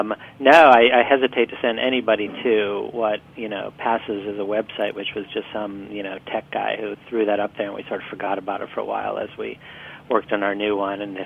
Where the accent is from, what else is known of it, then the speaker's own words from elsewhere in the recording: Midwest, United States; Yes, and I grew up in the Midwest too, as you might know.